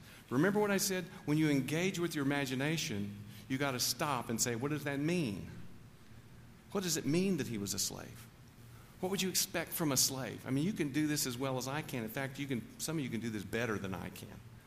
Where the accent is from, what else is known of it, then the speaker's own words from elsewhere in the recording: Tennessee, United States; I'm from Tennessee, which is the long state, the most beautiful of all the states in the United States.